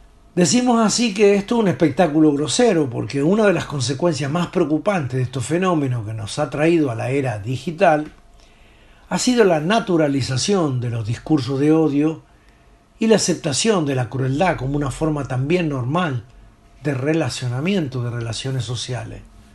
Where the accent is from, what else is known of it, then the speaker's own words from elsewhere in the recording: Argentina; nos avergüenza como argentinos ante el mundo